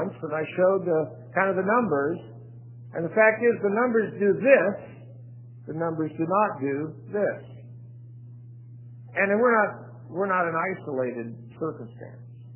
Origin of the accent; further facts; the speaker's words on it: Butte, Montana, United States; I grew up in Butte, Montana, where Berkeley Pit was the largest copper pit in the United States